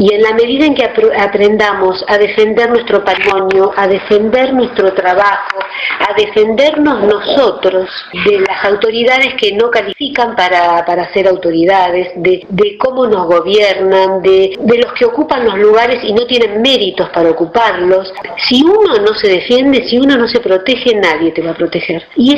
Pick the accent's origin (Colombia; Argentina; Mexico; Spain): Argentina; argentina, mi hijo es cuarta generación de argentinos, quiero muchísimo este país, soy profundamente argentina